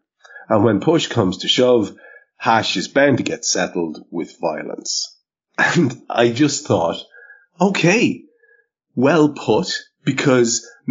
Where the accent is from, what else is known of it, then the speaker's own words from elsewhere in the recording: Ireland; For me, as an Irish bloke like yourself, we're steeped in this stuff.